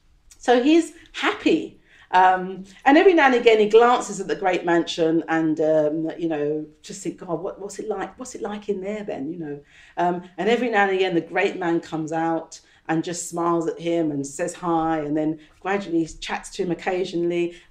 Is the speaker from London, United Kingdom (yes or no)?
yes; London, United Kingdom; also born or lived in Caribbean; I was brought up here in East London, but my parents took us back, me and my sister, back to the Caribbean when I was quite young.